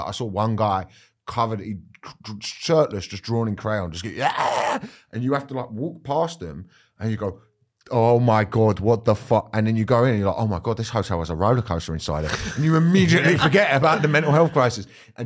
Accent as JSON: {"language": "English", "country": "United Kingdom", "said": "And I think there's a fun thing about being British."}